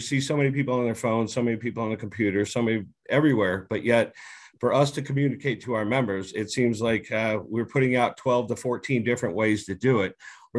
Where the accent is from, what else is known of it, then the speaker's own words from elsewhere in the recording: California, United States; now in Colorado, United States; My father was a secretary treasurer. We moved out from California. He got in a lot of trouble during a strike, and he got the option of where to move to besides California. So he chose Colorado, and the rest is history.